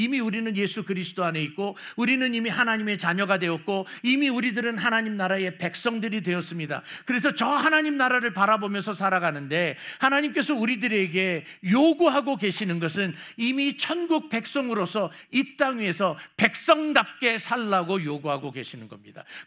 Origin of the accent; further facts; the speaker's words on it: South Korea; 한국 사람인데, 유대인도 아닌데. 근데 우리는 한국 사람으로서 예수 그리스도를 믿으면서